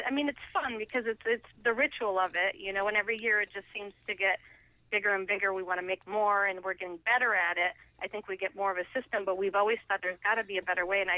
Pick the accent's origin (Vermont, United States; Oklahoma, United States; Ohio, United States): Vermont, United States; now in Massachusetts, United States; Every year, I'm from Vermont originally. I live in Massachusetts